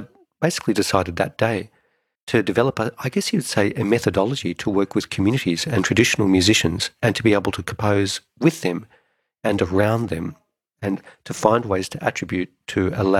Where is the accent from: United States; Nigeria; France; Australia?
Australia; because I don't have an accent. I was brought up in Australia.